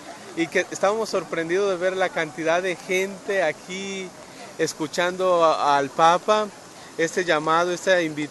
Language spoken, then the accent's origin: Spanish; Mexico; verdaderamente venimos de México